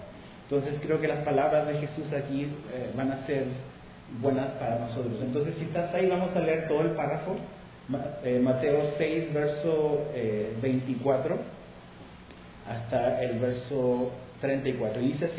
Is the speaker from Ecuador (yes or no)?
no; Chile; moved away as an adult; now in Cancún, Mexico; Soy chileno, pero hace 24 años estoy en Cancún, México.